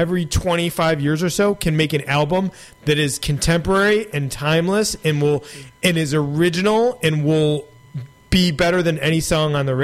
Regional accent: Syracuse, New York, United States; Syracuse, New York, right in the middle of New York State. Great place to grow up

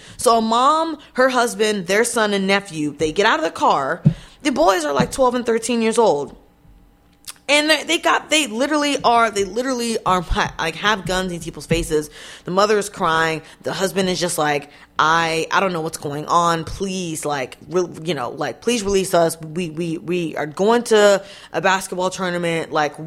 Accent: Houston, Texas, United States; growing up in West Houston, which is actually like kind of where I'm from.

